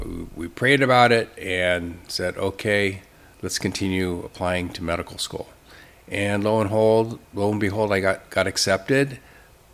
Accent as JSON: {"language": "English", "town": "Oakland", "region": "California", "country": "United States", "tie": "born or raised there", "said": "I grew up in Oakland. I was born in Oakland and I grew up in the East Bay."}